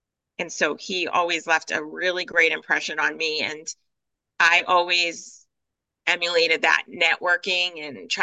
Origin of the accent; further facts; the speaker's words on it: United Kingdom; now in Boston, United States; And me being a British Bostonian, I love classy.